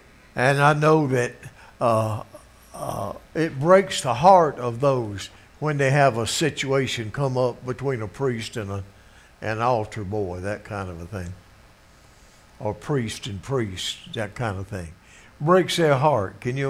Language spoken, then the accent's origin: English; Greenville, South Carolina, United States; I'm from Greenville, South Carolina, which is on the news because of the debate last night.